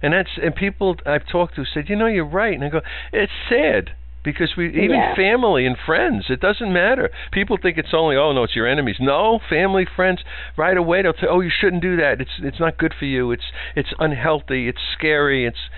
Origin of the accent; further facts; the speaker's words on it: New York, United States; Growing up in New York, we saw the results of a motorcycle crash.